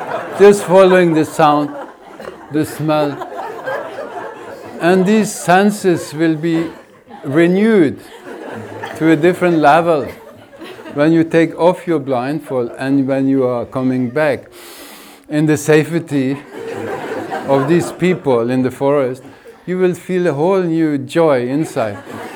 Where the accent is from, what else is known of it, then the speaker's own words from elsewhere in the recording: India; because I grew up in India